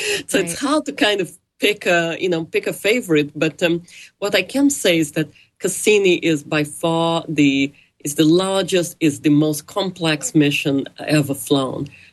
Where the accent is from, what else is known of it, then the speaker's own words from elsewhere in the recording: Brazil; But I come from Brazil, and when I was growing up, there were not many Brazilian astronauts.